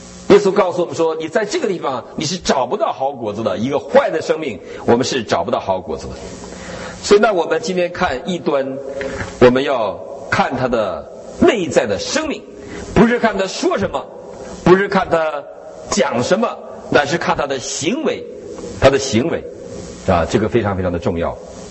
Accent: Northeast China, China; 这有点像我们东北人，东北人都是羊毛朝外的

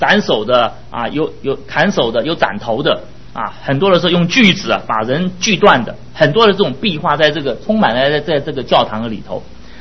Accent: United States; 这个奉献就是啊，我们美国人都用支票啊

